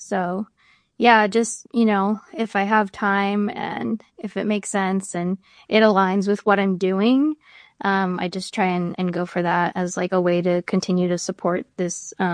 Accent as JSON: {"language": "English", "region": "New Jersey", "country": "United States", "tie": "born or raised there", "said": "I grew up in Hudson County in New Jersey, and it's like right across the river from, you know, Central Park from New York City."}